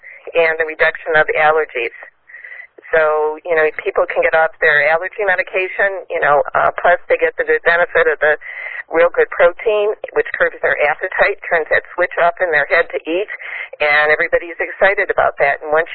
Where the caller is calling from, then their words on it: Cleveland, Ohio, United States; from Cleveland, Ohio.